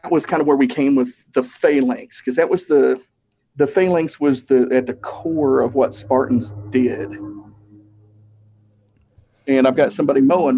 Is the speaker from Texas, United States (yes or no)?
no; Tennessee, United States; Well, I don't know if you've noticed, but I'm from Tennessee. We have a lot of weird sayings